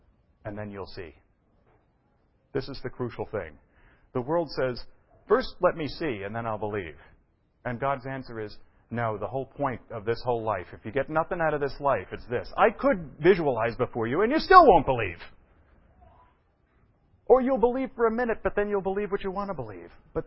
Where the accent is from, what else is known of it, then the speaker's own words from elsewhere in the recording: Brooklyn, New York, United States; I'm from Brooklyn.